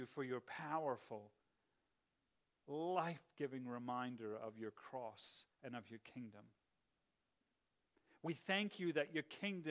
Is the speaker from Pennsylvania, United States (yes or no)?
yes; Pennsylvania, United States; I grew up in the East Coast of America where all of, in a place called Pennsylvania where the Amish people live